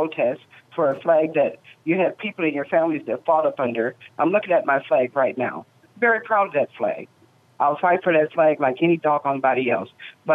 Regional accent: Illinois, United States; as a little girl growing up in Southern Illinois, you went through the same doggone thing.

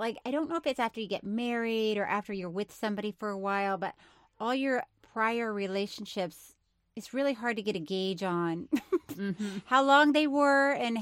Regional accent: Tallahassee, Florida, United States; I grew up in Tallahassee, and I went to Florida State for a little bit

